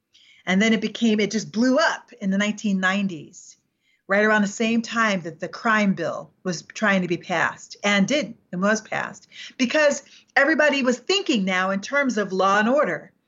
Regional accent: New York, United States; because quite honestly, I'm from New York, right?

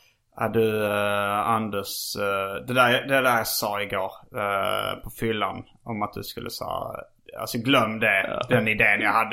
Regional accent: Eskilstuna, Södermanland, Sweden; Då sa jag att jag kom från Eskilstuna.

